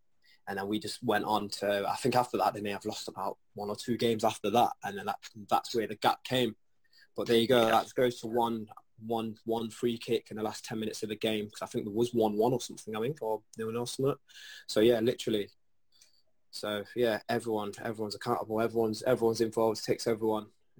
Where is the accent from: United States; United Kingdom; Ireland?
United Kingdom; Nottingham, East Midlands; As you can tell, I mean, I'm from Nottingham